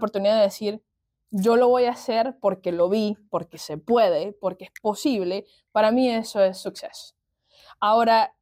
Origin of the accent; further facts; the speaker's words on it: Venezuela; yo soy de Venezuela